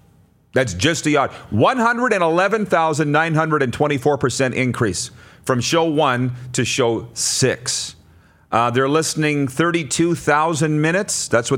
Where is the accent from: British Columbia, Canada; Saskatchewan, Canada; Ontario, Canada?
Saskatchewan, Canada; Milestone; For some reason, growing up in Milestone, they made fun of the Norwegians.